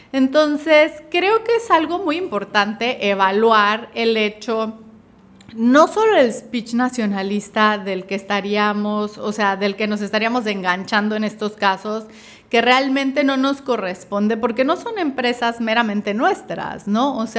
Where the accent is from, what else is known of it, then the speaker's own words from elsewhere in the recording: Mexico; yo como consumidor mexicano me vería afectado